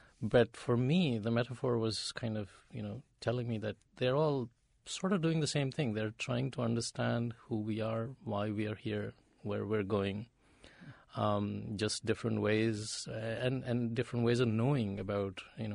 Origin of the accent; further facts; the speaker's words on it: India; I grew up in India where the religions are very, very concerned about the nature of the self.